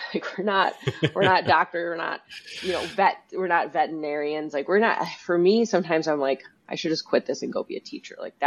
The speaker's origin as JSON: {"language": "English", "country": "United States", "tie": "born or raised there", "said": "Born and raised in the United States, cutthroat sales, like sales for this company is like, I'm just like getting to the point."}